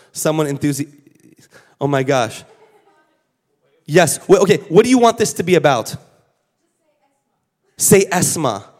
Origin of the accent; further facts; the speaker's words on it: New York City, New York, United States; born there; Bueno, yo soy Latino. Mi padre es colombiano. Mi madre es estadounidense. Nací in New York City. I lived in 4 countries, moved 12 times, went to 12 schools